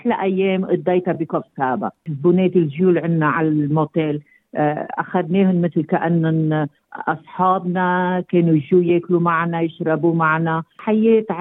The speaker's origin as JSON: {"language": "Arabic", "country": "Lebanon", "lives_now": "Australia", "said": "جيت على هالبلاد من لبنان"}